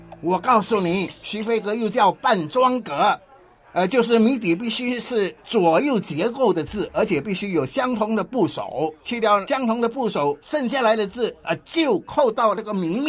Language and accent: Chinese; Kuala Lumpur, Malaysia; 我不是新加坡来的，我是从吉隆坡过来的。